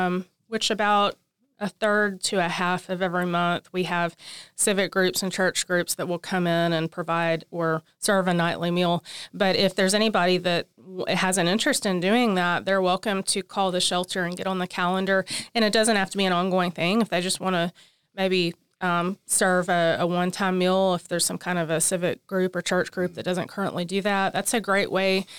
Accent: Tyler, Texas, United States; Well, I am from Tyler

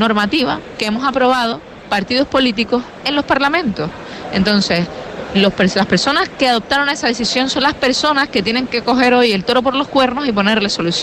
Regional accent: Canary Islands, Spain; si yo como canaria tengo varios problemas que afectan al mercado de la vivienda.

